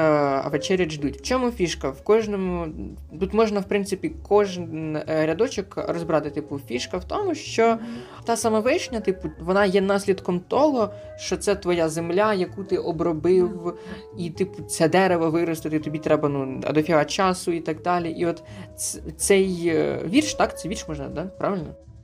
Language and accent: Ukrainian; Kirovohrad Oblast, Ukraine; це максимально я вживаю в нашій Кіровоградській області, або як я хочу, щоб її називали «Середземля».